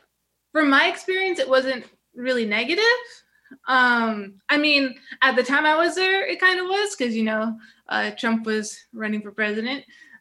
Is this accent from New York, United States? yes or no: yes; Hudson, New York, United States; I grew up in Hudson, New York, born and raised, went to Hudson City School District. I was there from 2006 to 2010.